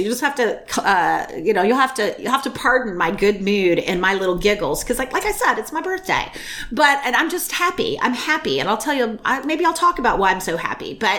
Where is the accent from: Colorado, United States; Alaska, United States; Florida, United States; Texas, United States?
Texas, United States; Arlington; I grew up in Texas. I grew up in Arlington, which is a suburb of Dallas, right?